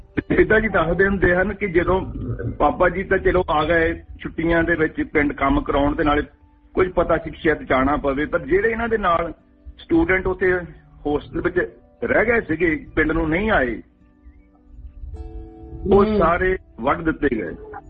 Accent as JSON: {"language": "Punjabi", "town": "Jandiala", "region": "Punjab", "country": "India", "tie": "born or raised there", "said": "ਪਿੰਡ ਜੜਿਆਲਾ ਸਾਡਾ, ਨੂਰ ਮਿਲ ਜਲੰਧਰ ਦੇ ਡਿਸਟ੍ਰਿਕਟ ਦੇ ਵਿੱਚ"}